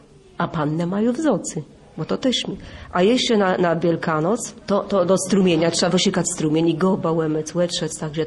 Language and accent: Polish; Pomeranian Voivodeship, Poland; Musimy. Nie ma loni łede u nas na Kaszabach.